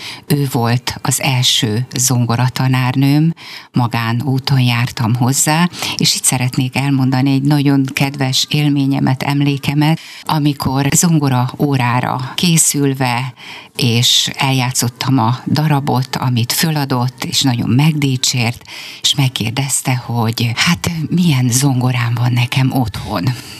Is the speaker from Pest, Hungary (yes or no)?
no; Kiskunhalas, Bács-Kiskun, Hungary; born there; kiskunhalasi születésű vagyok